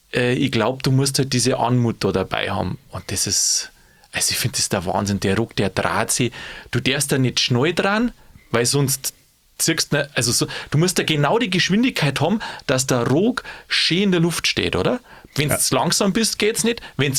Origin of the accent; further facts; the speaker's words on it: Bavaria, Germany; Weil da wäre es direkt als Bayer wie ein Depp dargestellt, ein bisschen.